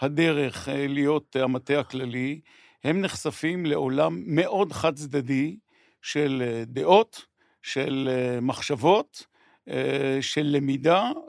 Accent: Ein Gev, Northern District, Israel; בעין גב, כשהייתי נער, עבדו בדייג.

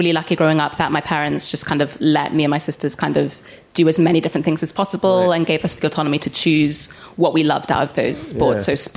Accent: Cardiff, Wales, United Kingdom; I'm from Cardiff originally.

